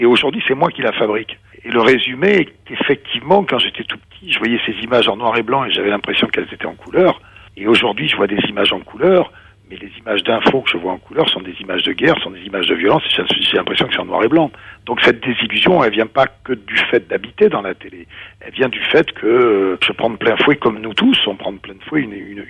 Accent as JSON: {"language": "French", "town": "Juillac", "region": "Nouvelle-Aquitaine", "country": "France", "tie": "born or raised there", "said": "quand j'étais tout petit, j'étais à Juillac, dans mon patelin, c'est pas très loin de chez vous."}